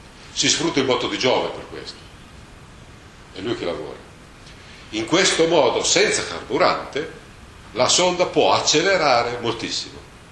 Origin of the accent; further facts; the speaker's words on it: Lombardy, Italy; Ci sono ancora dei proverbi al mio paese, io sono vicino a Mantova